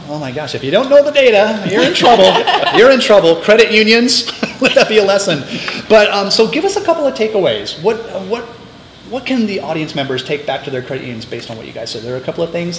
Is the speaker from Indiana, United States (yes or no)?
no; San Diego, California, United States; Minds in San Diego. I almost forgot where I was for a second. I'm in my hometown.